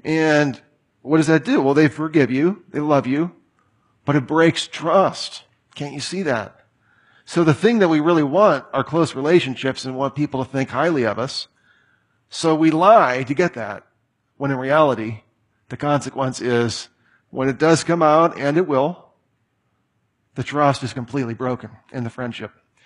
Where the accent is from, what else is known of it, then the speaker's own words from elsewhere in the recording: Ireland; I'm Irish bred and born, so we can really spin a story.